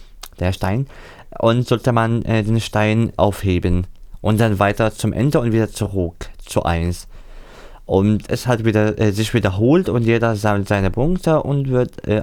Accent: Syria; German is a second language; now in Germany; Ich bin im Osten von Syrien aufgewachsen, in der Nähe von dem Fluss Euphrat, in der Umgebung, also knapp an der Grenze von dem Irak, nicht direkt, aber die Stadt zwischen der Wüste inmitten des Landes Syrien und Irak.

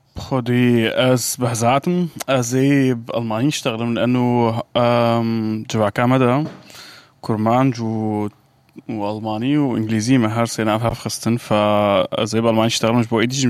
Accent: Rumelan, Al-Hasakah Governorate, Syria; born or raised there; German is a second language; moved away as an adult; also born or lived in Damascus; now in Germany

